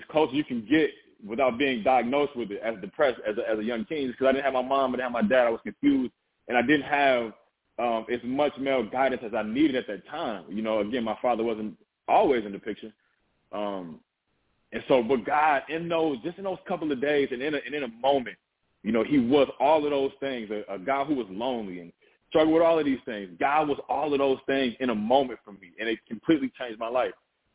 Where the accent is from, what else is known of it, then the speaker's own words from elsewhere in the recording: Edwardsville, Illinois, United States; I was raised in Edwardsville, Illinois, in a house of with six kids, two of my uncles and then my mother.